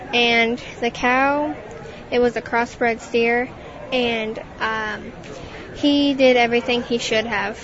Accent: Whitehall, Illinois, United States; I grew up in Whitehall, and I moved to Jerseyville because my mom has a fiance that lives in Jerseyville.

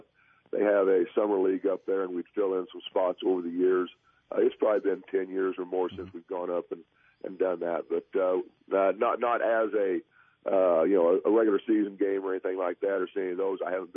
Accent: Fillmore, United States; We grew up together in Fillmore

